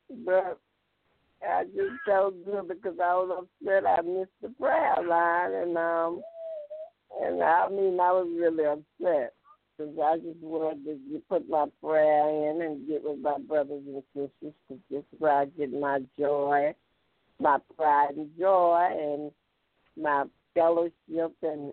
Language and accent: English; Houma, Louisiana, United States; from Houma, Louisiana, and I thank God.